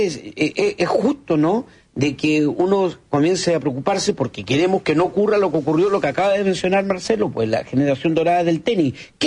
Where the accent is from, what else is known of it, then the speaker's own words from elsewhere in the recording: Chile; Y nosotros tenemos que agradecerle el disfrute que nos han dado como chilenos.